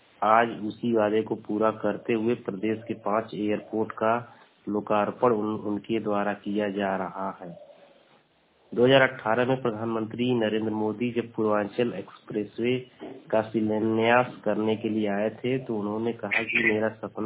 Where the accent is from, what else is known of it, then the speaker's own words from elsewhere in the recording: Azamgarh, Uttar Pradesh, India; मैं आजमगढ़ का निवासी हूँ।